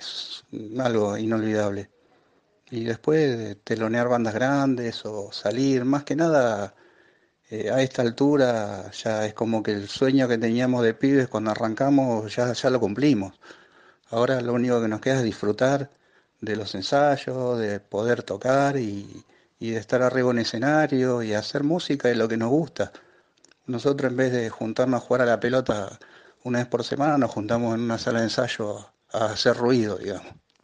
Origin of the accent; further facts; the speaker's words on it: Berazategui, Buenos Aires Province, Argentina; Somos de Berazategui, zona sur del conurbano.